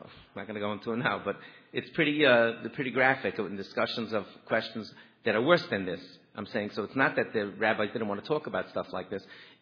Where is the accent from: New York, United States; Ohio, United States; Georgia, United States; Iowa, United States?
New York, United States; Belle Harbor; I grew up in Bell Harbor, Queens. I rode the bus home every day by myself from Yeshiva, from Brooklyn.